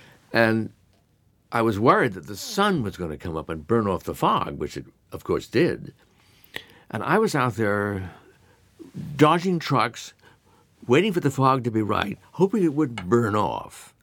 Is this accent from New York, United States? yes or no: yes; New York, United States; I grew up in New York, and it's not on the East River, but I went up and down the Hudson River all the time.